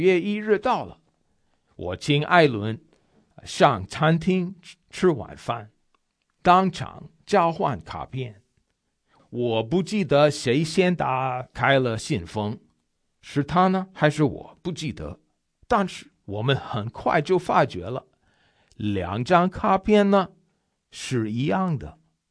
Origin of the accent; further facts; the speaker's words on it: United States; Chinese is a second language; 身为美国人的我